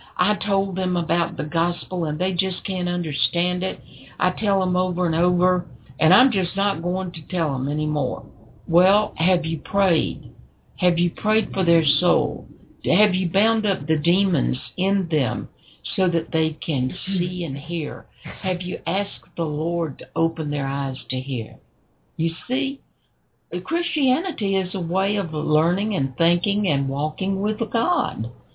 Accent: the South, United States; just to prove I'm a Southerner.

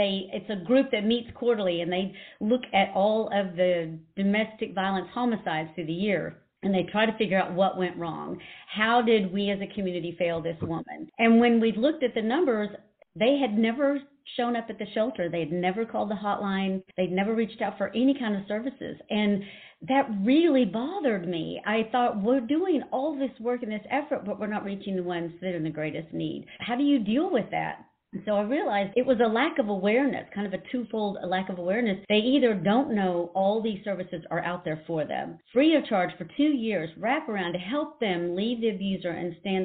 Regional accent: Texas, United States; We're from Texas, so I had to be big.

